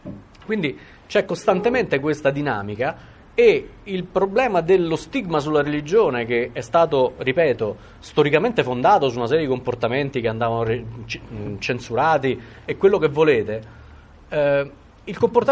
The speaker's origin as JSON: {"language": "Italian", "town": "Rome", "region": "Lazio", "country": "Italy", "said": "io sono romano"}